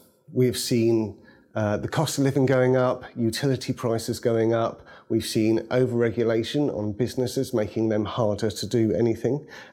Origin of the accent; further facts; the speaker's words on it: Jersey; born there; I was born in Jersey and I've lived for the last 18 years in the parish of St Martin.